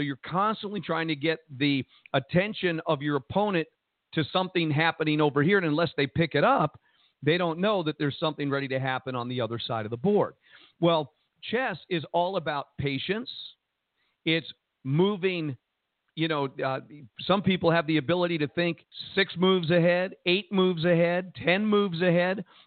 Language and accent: English; Jersey City, New Jersey, United States; I grew up in Jersey City, New Jersey, and I was going to a public school